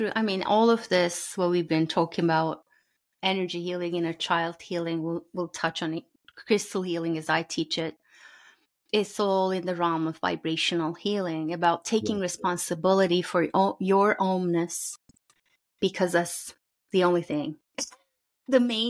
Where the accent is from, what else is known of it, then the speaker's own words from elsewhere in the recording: Turkey; now in United States; I grew up in Turkey. I live in the United States now. My name means a droplet in Turkish.